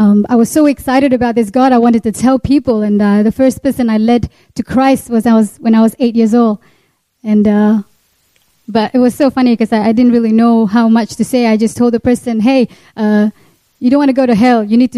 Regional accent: Sabah, Malaysia; I am from Sabah, Malaysia. Who's Sabahans here? Woohoo! Yes. I come from a Muslim family.

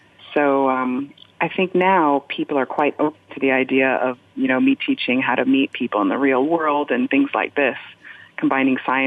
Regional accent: United States; now in London, United Kingdom; Well, you know, I've been in London for about 15 years now. I'm from the States, from America

